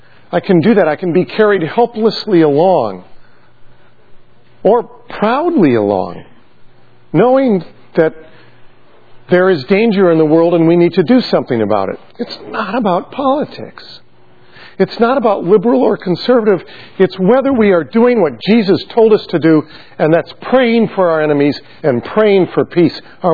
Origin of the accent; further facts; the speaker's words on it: United States; I have this choice, it seems to me, that I can, as an American, simply feel carried along by the tide